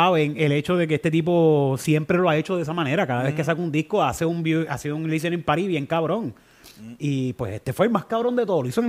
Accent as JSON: {"language": "Spanish", "town": "Carolina", "country": "Puerto Rico", "said": "nosotros los boricuas del área de Carolina..."}